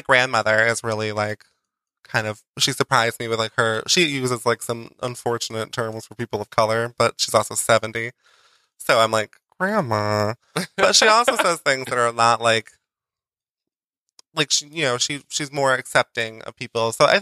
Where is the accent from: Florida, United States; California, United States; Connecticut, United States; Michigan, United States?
Connecticut, United States; Colebrook; Oh no, I just I'm from like Redneck Central in like northwestern Connecticut.